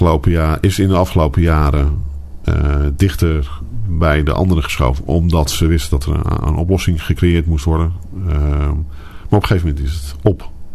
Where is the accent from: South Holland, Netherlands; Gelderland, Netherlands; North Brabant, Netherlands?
South Holland, Netherlands; Capelle aan den IJssel; Ik ben geboren en getogen in Capelle.